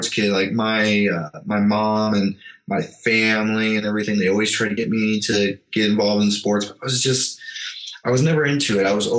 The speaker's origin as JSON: {"language": "English", "town": "Hinesville", "region": "Georgia", "country": "United States", "said": "So I am from a small military town about 45 minutes south of Savannah, Georgia, called Hinesville, Georgia, home of the 3rd Infantry Division, Fort Stewart. Spent 19 years of my life there"}